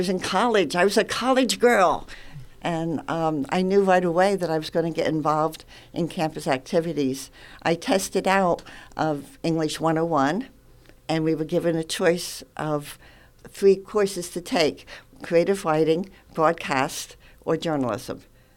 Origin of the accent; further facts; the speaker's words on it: Phillipsburg, New Jersey, United States; I grew up in Phillipsburg, Warren County.